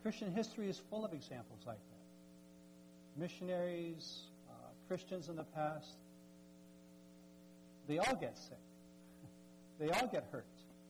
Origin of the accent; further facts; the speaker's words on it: Philippines; moved away; You know, when I came from the Philippines here, it was like 24 hours, 26 hours.